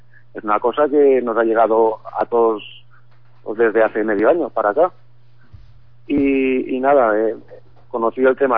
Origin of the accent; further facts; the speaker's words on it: Torreblanca, Valencian Community, Spain; Y pues ya me puse en contacto con los miembros de la plataforma para ofrecerme a mover el tema en mi pueblo, Torreblanca.